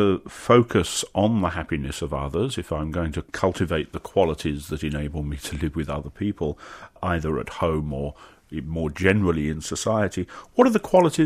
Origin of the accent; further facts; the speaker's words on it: England, United Kingdom; what I call football because I'm English, soccer